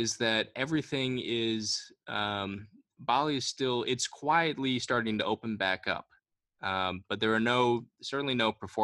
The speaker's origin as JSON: {"language": "English", "town": "Chicago", "region": "Illinois", "country": "United States", "lives_now": "Indonesia", "said": "I'm from Chicago."}